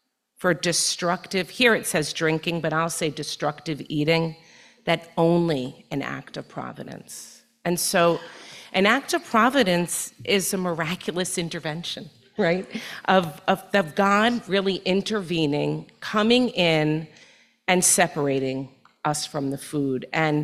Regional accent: Cornwall, New York, United States; So I come from New York, from the Hudson Valley region of New York, from a Cornwall area of New York.

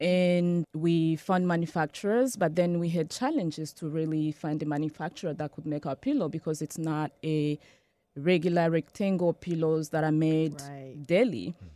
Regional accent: DR Congo; moved away as an adult; now in United States; I grew up in Africa. I was born in Congo. I grew up in Congo. I fetched water every morning and I had to take my shower quickly and go to school again, walk to school.

